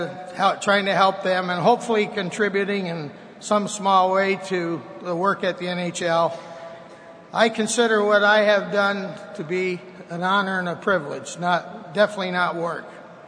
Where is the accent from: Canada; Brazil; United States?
Canada; Dunnville, Ontario; when I was a wannabe hockey player growing up in Dunville, Ontario.